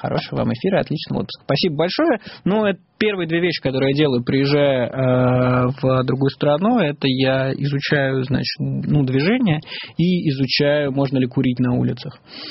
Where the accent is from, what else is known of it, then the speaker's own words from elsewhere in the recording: Russia; Мы такие все понимаем, но мы из России.